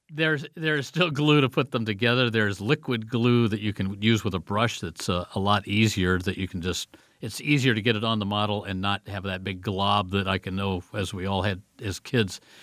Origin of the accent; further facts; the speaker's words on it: Indianapolis, Indiana, United States; My most recent was an Indy car because I'm an Indy car guy. I grew up in Indy, love racing.